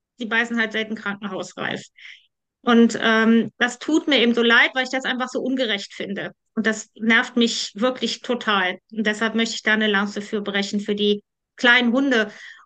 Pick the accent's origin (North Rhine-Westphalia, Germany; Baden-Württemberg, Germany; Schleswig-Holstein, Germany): North Rhine-Westphalia, Germany; Bergheim; ich komme aus Bergheim, das ist ganz in der Nähe von Köln.